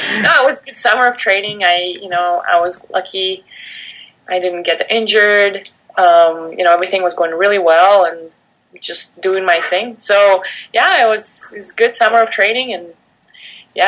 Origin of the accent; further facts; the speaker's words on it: Canada; It's been 9 days since I came from Canada.